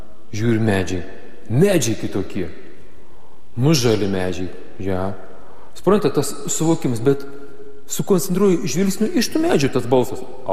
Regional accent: Šiauliai, Šiauliai County, Lithuania; aš pats esu šiaulietis, turiu tokią savotišką, dar šiaulietišką ambiciją

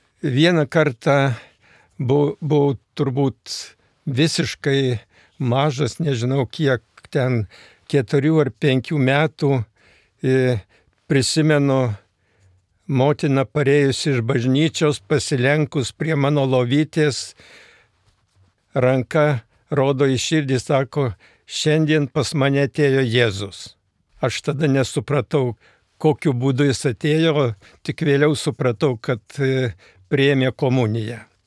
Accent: Gudonys, Alytus County, Lithuania; Gimiau ir augau Dzūkijos kaime, kuris vadinasi Gudonys, o parapija Krikštonių.

